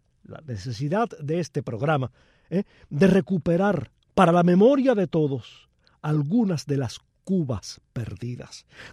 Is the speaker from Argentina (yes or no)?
no; Cuba